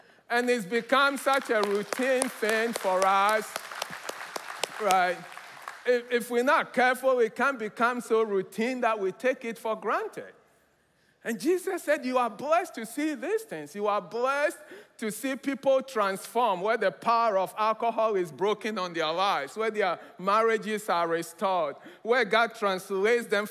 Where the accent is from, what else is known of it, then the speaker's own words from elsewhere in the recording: Ghana; Again, I grew up in Ghana in the 80s.